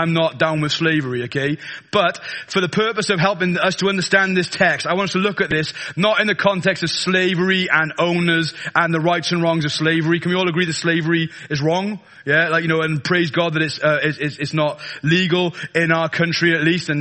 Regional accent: Wales, United Kingdom; Because there's only 3 points, because I'm Welsh.

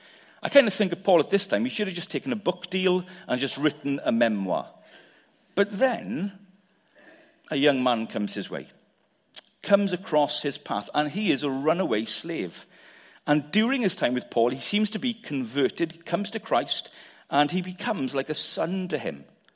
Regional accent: Abergavenny, Wales, United Kingdom; also born or lived in Cardiff; I'm from Abergavenny, and I used to live in Cardiff.

